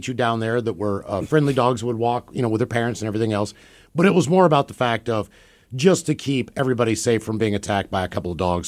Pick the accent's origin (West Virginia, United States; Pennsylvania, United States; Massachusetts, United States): West Virginia, United States; But, 4 or 5 houses down, from where I grew up in West Virginia, it was a small little, neighborhood, probably no more than 30 houses